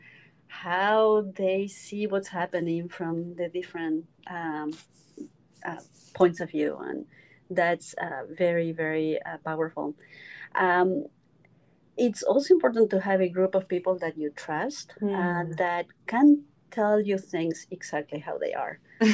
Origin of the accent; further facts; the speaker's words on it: Buenos Aires, Argentina; English is a second language; That's how I pronounce my name. I'm from Buenos Aires, Argentina. I'm very proud of my heritage.